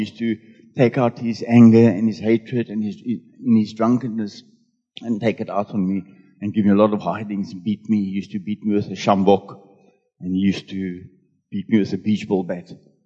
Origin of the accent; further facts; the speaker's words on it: Cape Town, Western Cape, South Africa; I grew up in Frederick in Cape Town. I stayed there for the first 14 years of my life with my mother and father, my two sisters, one older and one younger.